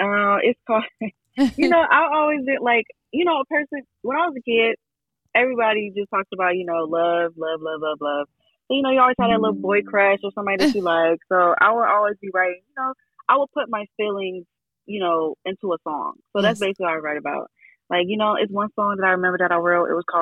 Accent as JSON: {"language": "English", "town": "Lynchburg", "region": "Virginia", "country": "United States", "tie": "born or raised there", "also_born_or_lived": "Greensboro", "said": "I started off in the country area around Lynchburg, and then like, I wasn't really there for that long. And I spent a few years in Greensboro."}